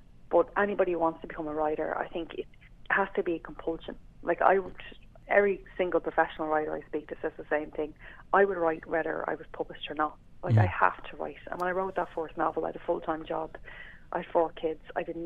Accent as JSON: {"language": "English", "town": "Coolock", "region": "Leinster", "country": "Ireland", "tie": "born or raised there", "said": "because, you know, I grew up in Coolock."}